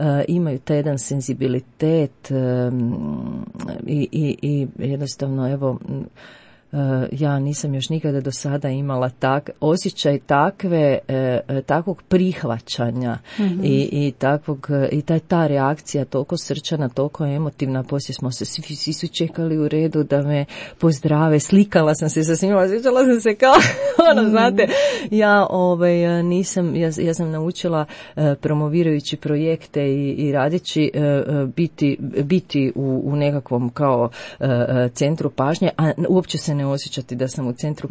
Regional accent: Lika-Senj County, Croatia; Pa ja sam iz Like otišla u Tokio, iz Tokija natrag u Liku.

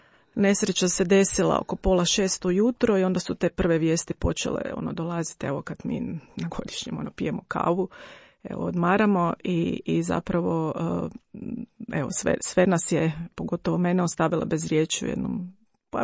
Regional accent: Zagreb, City of Zagreb, Croatia; cijeli svoj život provela sam u Zagrebu. Evo, tako da sam prava purgerka, ako mogu to tako nazvati.

